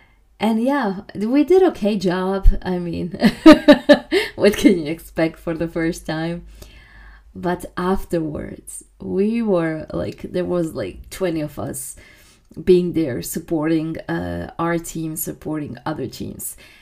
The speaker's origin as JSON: {"language": "English", "country": "Croatia", "said": "since I'm coming from Croatia, and not only from Croatia, but from an island in Croatia, I always had this part of beach and leave me alone part every single summer"}